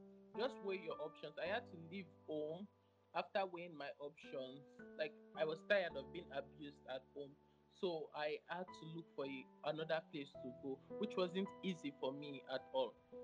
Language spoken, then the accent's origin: English; Nigeria; it was difficult for me growing up in Nigeria